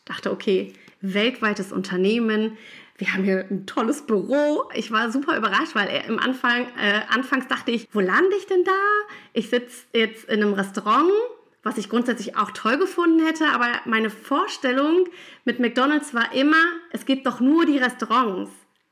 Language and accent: German; Duisburg, North Rhine-Westphalia, Germany; Ich bin Kind des Ruhrgebiets, ich komme aus Duisburg